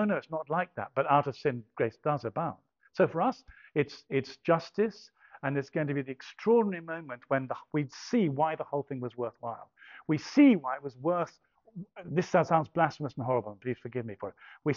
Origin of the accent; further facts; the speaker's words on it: England, United Kingdom; I'm English.